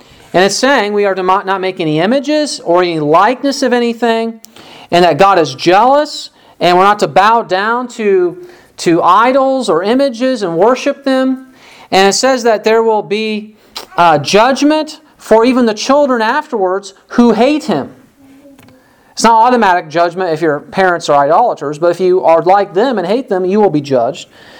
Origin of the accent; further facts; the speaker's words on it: Illinois, United States; I remember growing up in Illinois at a small Baptist church